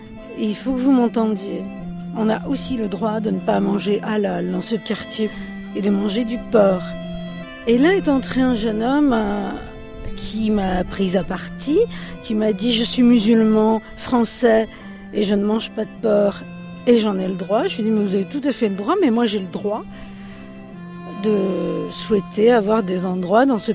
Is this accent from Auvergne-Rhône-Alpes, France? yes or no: no; Brittany, France; Je viens de Bretagne, du Nord Finistère, donc une région extrêmement agricole.